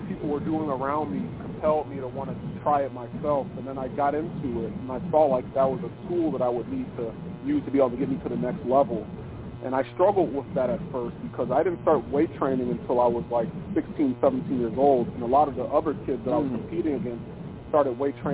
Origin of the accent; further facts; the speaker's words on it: Chicago, Illinois, United States; You know, I'm from Chicago